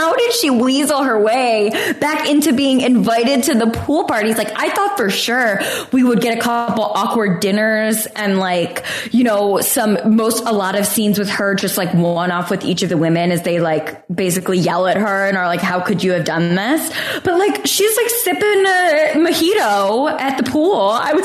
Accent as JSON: {"language": "English", "region": "New York", "country": "United States", "said": "I'm a New Yorker."}